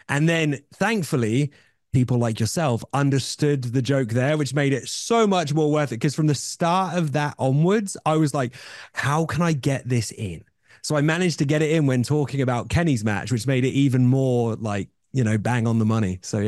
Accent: United Kingdom; I'm British

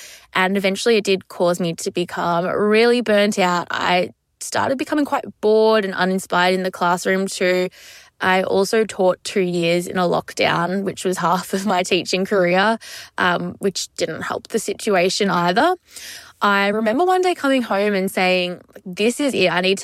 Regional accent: Melbourne, Victoria, Australia; I'm 28 from Melbourne.

